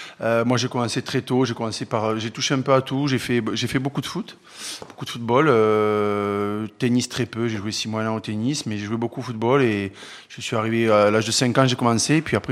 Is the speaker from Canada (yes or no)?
no; Toulouse, Occitanie, France; also born or lived in Albi; Je suis toulousain parce que je suis juste né à Albi, donc j'étais pas très loin et je suis arrivé dès mes premiers pas dans notre belle ville de Toulouse également.